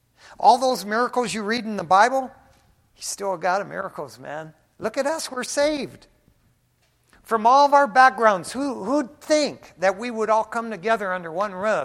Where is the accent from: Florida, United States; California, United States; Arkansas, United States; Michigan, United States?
Michigan, United States; East Detroit; growing up in East Detroit, Michigan, in the early 60s, do you know we went to bed at night and just had the screen door and all the windows were open?